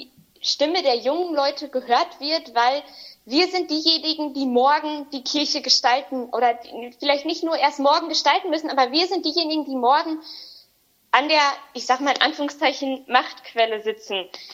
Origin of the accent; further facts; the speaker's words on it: Paderborn, North Rhine-Westphalia, Germany; now in Dortmund, Germany; ich bin 20 Jahre alt, komme, wie Johannes eben schon sagte, gebürtig aus Paderborn, habe hier mein Abitur gemacht und bin dann nach Wangerooge gezogen für ein Jahr für einen Freiwilligendienst. Mittlerweile lebe ich in Dortmund